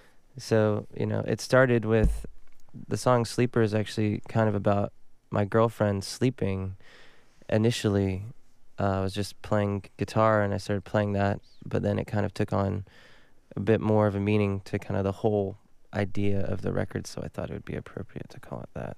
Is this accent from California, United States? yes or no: yes; California, United States; I grew up around L.A. I'm from Orange County, so yeah, it's great.